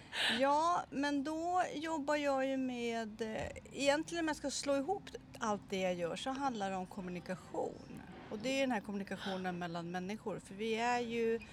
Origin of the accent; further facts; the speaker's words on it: Stockholm, Stockholm County, Sweden; Jag föddes i Stockholm och har alltid bott innanför tullarna.